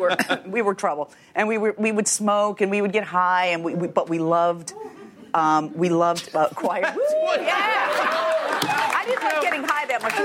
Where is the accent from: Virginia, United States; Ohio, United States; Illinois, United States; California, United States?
Illinois, United States; Chicago; The south side of Chicago in a suburb.